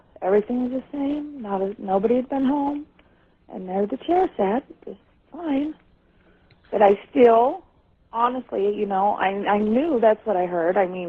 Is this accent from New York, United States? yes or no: no; Redding, California, United States; from Redding, California.